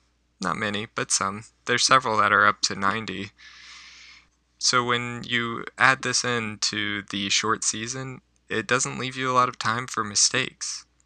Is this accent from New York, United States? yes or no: no; Virginia, United States; I come from Virginia, and which is about mid-coast of the eastern seaboard, and the summers are hotter, longer, and humid. But I came to Maine, and the summers are a couple months.